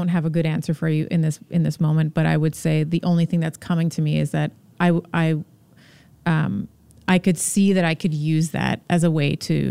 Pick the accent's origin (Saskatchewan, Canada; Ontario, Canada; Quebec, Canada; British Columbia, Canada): Quebec, Canada; Montreal; I mean, we grew up in Montreal.